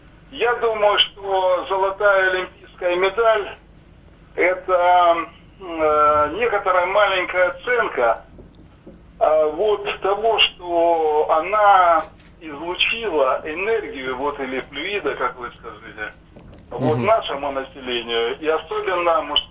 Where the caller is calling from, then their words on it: Belgorod, Belgorod Oblast, Russia; Белгород.